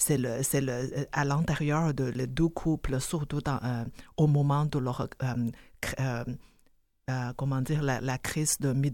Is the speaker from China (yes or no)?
yes; China; French is a second language; moi-même, je suis une Chinoise, d'origine chinoise